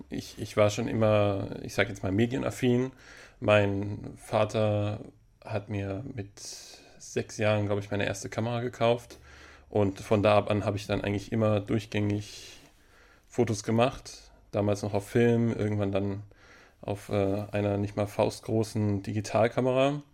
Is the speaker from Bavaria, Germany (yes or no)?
no; Baden-Baden, Baden-Württemberg, Germany; ich komme ursprünglich aus Baden-Baden